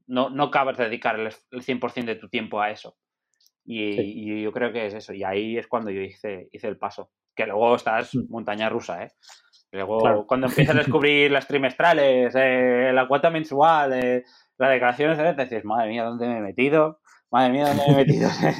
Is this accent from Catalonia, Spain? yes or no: yes; Vidreres, Catalonia, Spain; now in Terrassa, Spain; desde donde yo vivo, en Terrassa, hasta mi pueblo, hay unos 100 kilómetros en bici